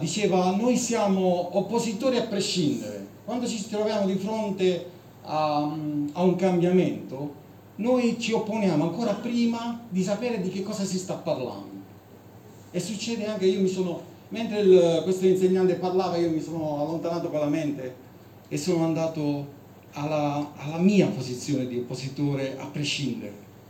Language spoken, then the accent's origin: Italian; Southern Italy, Italy; per chi non mi conosce, dal mio accento si capisce che sono del sud Tirolo, ma molto sud, è poco Tirolo.